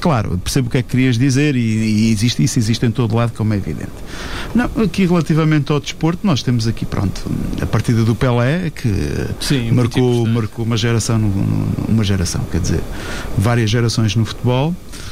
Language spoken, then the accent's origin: Portuguese; Portugal; somos portugueses.